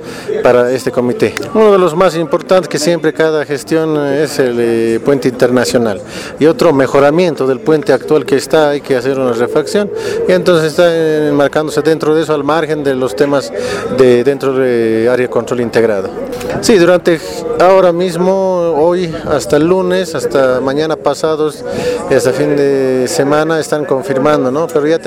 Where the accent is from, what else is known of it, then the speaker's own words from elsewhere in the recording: Bolivia; como bolivianos, autoridades locales, nos hemos hecho reunión en tres oportunidades